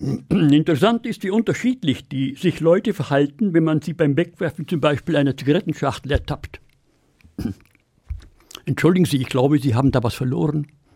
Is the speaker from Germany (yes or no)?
yes; Bavaria, Germany; Ich bin in Bayern aufgewachsen, unweit des Truppenübungsplatzes Grafenwöhr, den nach dem Krieg die Amerikaner übernahmen.